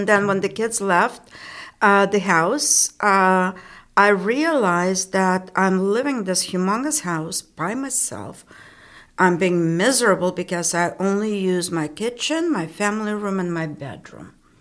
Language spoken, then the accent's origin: English; Kyiv, Ukraine; also born or lived in Dallas / Austin; now in United States; As a child, I'm from Kiev.